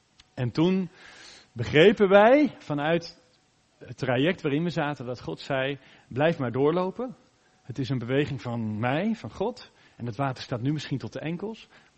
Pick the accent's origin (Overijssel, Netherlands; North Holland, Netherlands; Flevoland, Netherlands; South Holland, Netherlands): South Holland, Netherlands; Maassluis; now in Houten, Netherlands; Het heet in Maassluis, waar ik vandaan kwam, heet dat De Schakel.